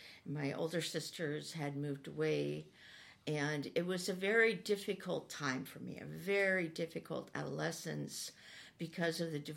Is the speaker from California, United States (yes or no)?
yes; Napa, California, United States; I was raised in Napa, California, and I'm the youngest of five.